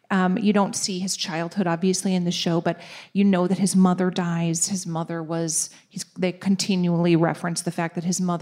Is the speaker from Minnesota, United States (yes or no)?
yes; Minnesota, United States; I mean, I am a Minnesotan.